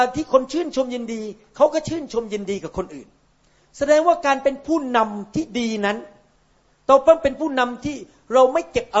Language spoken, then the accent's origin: Thai; Malaysia; Thai is a second language; ผมเป็นคนมาเลเซียนะครับ